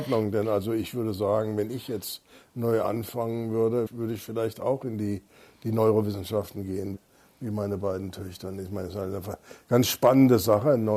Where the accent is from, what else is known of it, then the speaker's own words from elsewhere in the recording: Freiburg, Baden-Württemberg, Germany; Ja, ich bin ja in Freiburg aufgewachsen.